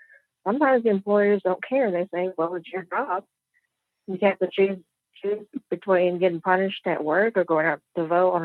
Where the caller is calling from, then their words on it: Cary, North Carolina, United States; I'm calling from Cary, North Carolina.